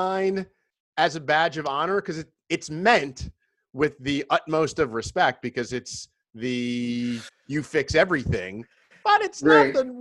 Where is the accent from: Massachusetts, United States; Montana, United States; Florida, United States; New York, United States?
New York, United States; Long Island; I grew up on Long Island, so I was a huge Islanders fan.